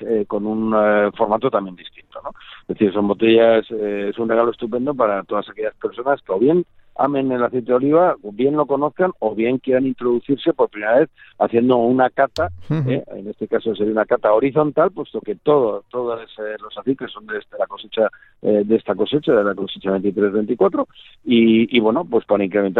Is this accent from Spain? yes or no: yes; Jaén, Andalusia, Spain; que somos de Jaén, aquí de Andaluces.